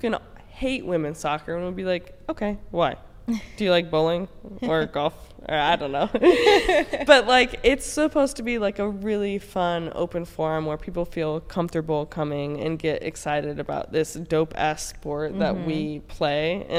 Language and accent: English; Nebraska, United States; I grew up in Nebraska, watched football and basketball, and thought men only played sports.